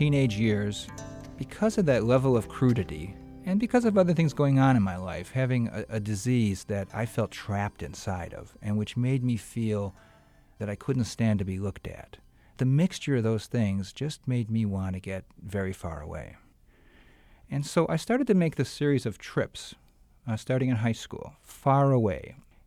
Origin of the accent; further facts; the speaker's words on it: Cicero, Illinois, United States; And it was part of the legacy you had growing up in Cicero.